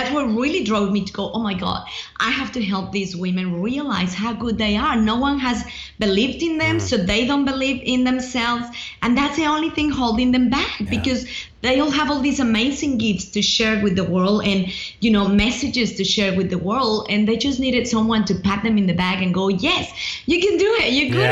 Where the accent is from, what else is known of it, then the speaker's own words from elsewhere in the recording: Mexico; accent: mixed; now in Australia; you know, I'm originally from Mexico, even though I've been in Australia for a long time, hence the mixed accent.